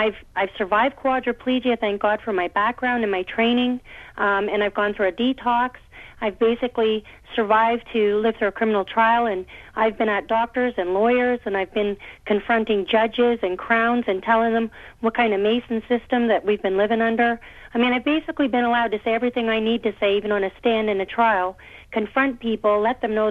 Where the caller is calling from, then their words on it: Canada; I'm calling from Canada.